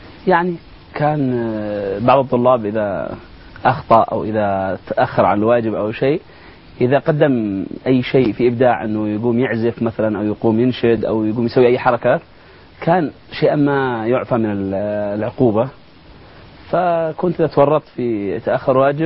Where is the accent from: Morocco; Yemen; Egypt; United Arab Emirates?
Yemen; عندنا في اليمن الجانب الاجتماعي قوي